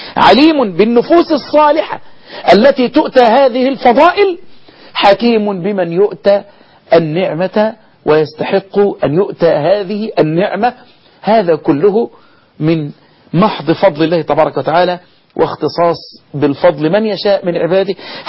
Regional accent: Egypt; بلدنا مصر

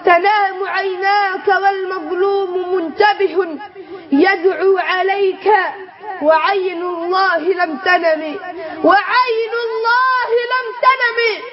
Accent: Egypt; اللهم اجعل بلدنا مصر أمن الأمان رخاء سخاء

